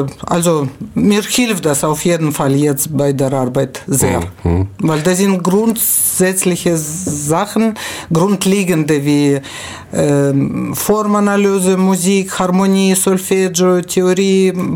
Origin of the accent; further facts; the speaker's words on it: Kazakhstan; German is a second language; moved away as an adult; Und da habe ich 18 Jahre verbracht und dann bin ich nach ehemalige Hauptstadt gegangen, Almaty, jetzt ist das nicht mehr. Und an der Grenze mit Mongolei und China, da habe ich studiert und gearbeitet auch. Und von dort bin ich 93 nach Deutschland gekommen.